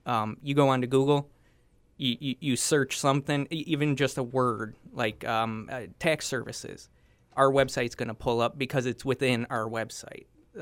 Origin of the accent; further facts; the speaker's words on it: Joliet, Illinois, United States; I was born and raised in Joliet.